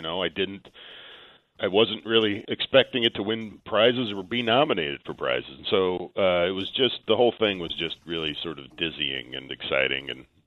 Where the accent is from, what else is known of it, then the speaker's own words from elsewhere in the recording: Gooding, Idaho, United States; Well, I grew up in Gooding, small town about 30 miles from Twin Falls